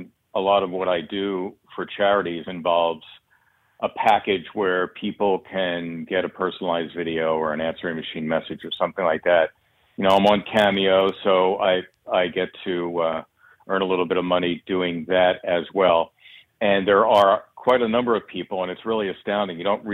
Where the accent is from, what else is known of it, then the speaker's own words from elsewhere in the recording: Philadelphia, Pennsylvania, United States; in a modest household in which I grew up in Northeast Philly.